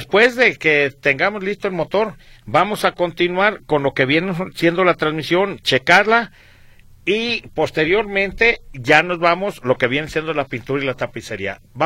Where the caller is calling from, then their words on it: Tepatitlán, Jalisco, Mexico; de Tepatitlán, Jalisco. Saludos a todo el equipo.